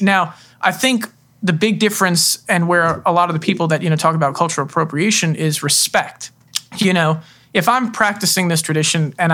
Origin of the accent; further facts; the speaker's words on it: Florida, United States; I mean, I'm a Southerner. I'm Florida born, raised.